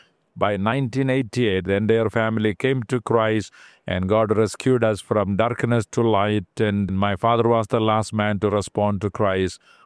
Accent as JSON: {"language": "English", "region": "Kerala", "country": "India", "tie": "born or raised there", "said": "I was born and raised in South India, Kerala, 8 children in the family, and no hope, spiritual darkness."}